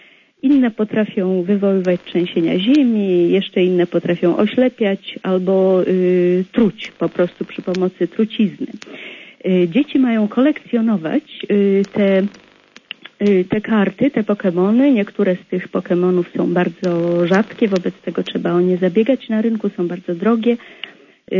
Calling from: Warsaw, Masovian Voivodeship, Poland; Ja z Warszawy.

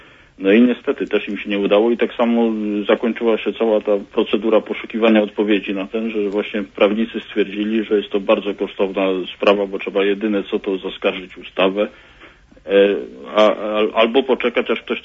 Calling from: Szczecin, West Pomeranian Voivodeship, Poland; U nas już, że tak powiem, w Szczecinie, bo ja z Polski dzwonię

